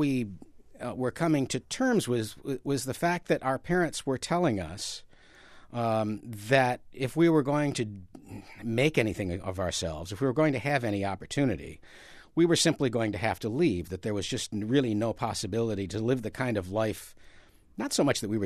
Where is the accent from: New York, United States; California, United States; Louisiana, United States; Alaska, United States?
New York, United States; Gloversville; also born or lived in Johnstown, United States / Altoona, United States / Waterville, United States / Tucson, United States; I was born in Johnstown, New York, small town, and grew up right nearby in Gloversville.